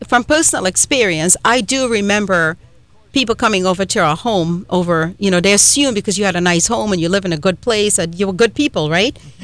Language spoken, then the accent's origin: English; Trinidad & Tobago; moved away; back home where I was born and raised in Trinidad, we tried our best to get to know our neighbors and our friends.